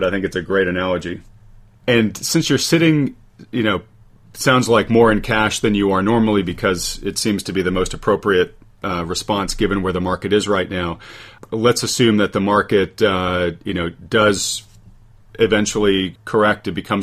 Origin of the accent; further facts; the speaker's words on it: New England, United States; I grew up in New England